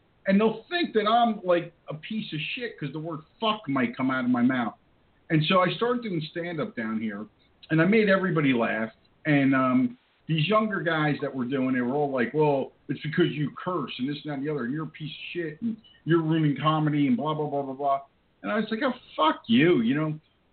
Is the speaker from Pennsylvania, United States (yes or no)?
no; West Orange, New Jersey, United States; I grew up in a very low-class place, New Jersey, you know, and I grew up in West Orange, New Jersey.